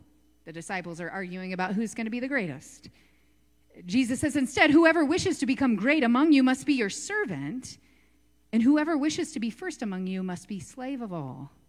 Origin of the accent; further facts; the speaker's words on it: Ohio, United States; I grew up in the Hocking Hills, and so I can just imagine people from my part saying, like, you're not from around here, are you, right?